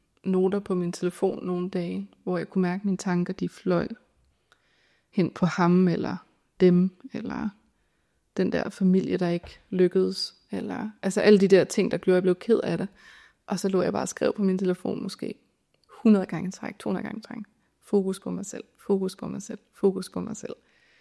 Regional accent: Jutland, Denmark; man står og skal pakke bilen til at skulle holde jul hjemme i Jylland

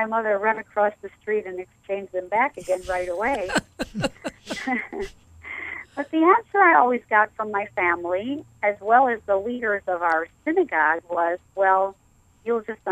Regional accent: Chicago, Illinois, United States; also born or lived in Oak Park; Well, I grew up on the north side of Chicago, but I was born and lived my first 6 years in Oak Park, Illinois, which is a suburb of Chicago to the north.

